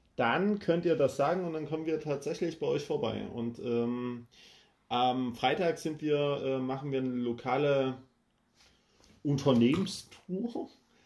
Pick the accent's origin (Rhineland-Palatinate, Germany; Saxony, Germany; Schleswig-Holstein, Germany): Saxony, Germany; Leipzig; ich habe tatsächlich wieder viel über meine Heimat gelernt. Das alte Bahnbetriebswerk Leipzig Süd.